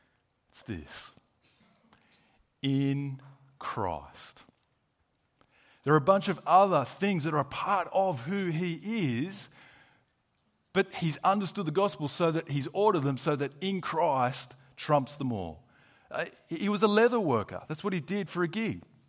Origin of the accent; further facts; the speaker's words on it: Australia; born there; first language English; It includes my place of birth and upbringing. I was born in Australia. I only ever spoke English.